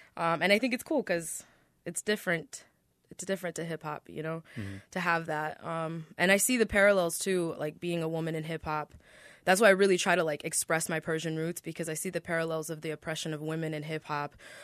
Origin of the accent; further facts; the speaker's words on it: Florida, United States; I mean, I grew up in Florida, so that's a lot of what I was hearing.